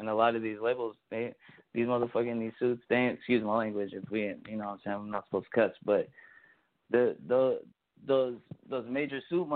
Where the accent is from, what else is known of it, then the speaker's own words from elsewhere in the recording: California, United States; now in Las Vegas, United States; around 2017, I ended up moving out of California. I'm from born and raised in California. But I ended up finding myself in Las Vegas, Nevada.